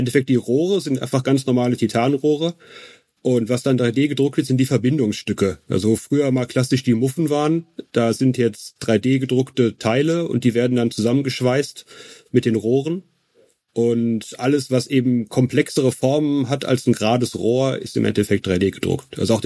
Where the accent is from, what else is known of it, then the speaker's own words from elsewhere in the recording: Wesel, North Rhine-Westphalia, Germany; Ich komme auch aus dem Ruhrgebiet, ich komme aus Wesel. Also das ist mehr oder weniger um die Ecke.